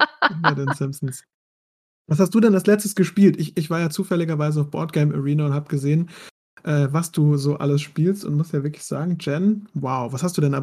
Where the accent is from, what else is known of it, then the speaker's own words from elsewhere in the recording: Mannheim, Baden-Württemberg, Germany; ich komme ja aus Mannheim